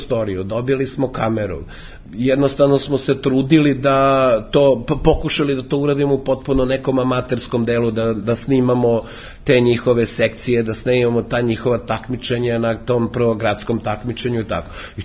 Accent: Belgrade, City of Belgrade, Serbia; ja sam rođen u Beogradu, školovao se u Beogradu i roditelj sam

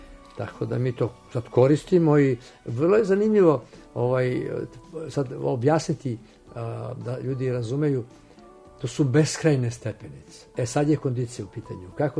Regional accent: Peć, Kosovo; born there; pošto sam i potekao iz planinskih krajeva i ja sam rođen u Metohiji u Peći, iznad moje glave su bile prokletije

